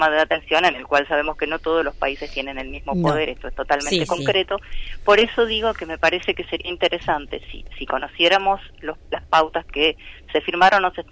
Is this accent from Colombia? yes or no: no; Rosario, Santa Fe, Argentina; yo soy rosarina